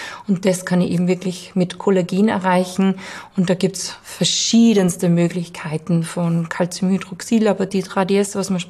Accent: Vienna, Austria; ob das in Hollywood ist, ob das in New York ist, ob das bei uns in Wien ist

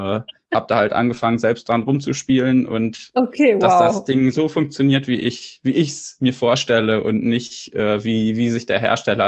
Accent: Tübingen, Baden-Württemberg, Germany; Also ursprünglich komme ich aus Tübingen, also nicht Thüringen, das Bundesland, sondern Tübingen südlich von Stuttgart.

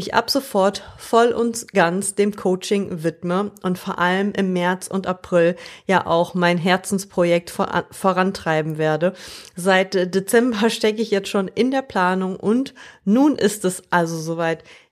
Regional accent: North Rhine-Westphalia, Germany; Ich komme ja aus dem Rheinland hier und hier wird der Karneval wie wild gefeiert

